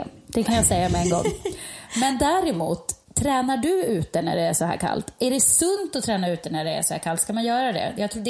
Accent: Jokkmokk, Norrbotten County, Sweden; Och jag är ju från Jokkmokk också, jag borde ju klara det där.

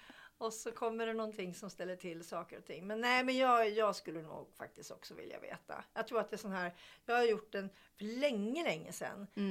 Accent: Sweden; jag är svensk, möjligen finsk anfader eller något.

